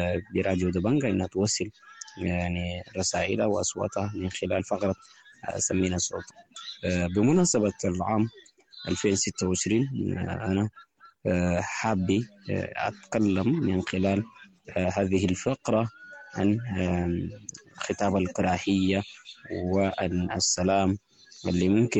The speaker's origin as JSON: {"language": "Arabic", "country": "Sudan", "said": "نحن والله كسودانيين وبالذات نحن النازحين في معسكرات النزوح"}